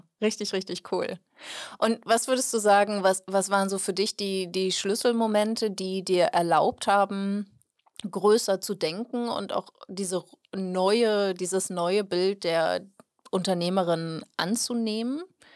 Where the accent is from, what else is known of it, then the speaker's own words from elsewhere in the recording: North Rhine-Westphalia, Germany; Ja, ich bin aus Ostwestfalen